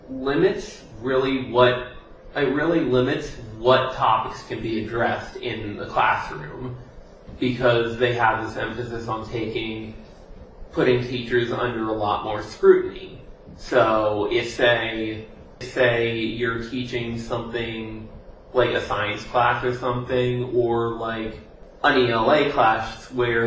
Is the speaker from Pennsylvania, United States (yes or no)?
yes; Pennsylvania, United States; is because I grew up in Bucks County and actually graduated from Penn Ridge School District